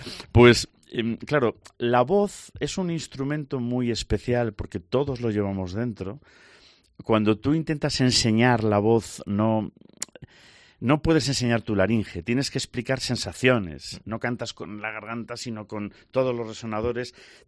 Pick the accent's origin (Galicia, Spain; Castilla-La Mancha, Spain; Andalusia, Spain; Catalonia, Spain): Galicia, Spain; Lugo; now in Zamora, Spain; pues yo vivo en Zamora ahora, yo soy de Lugo, pero todo lo que me hace feliz es de Zamora.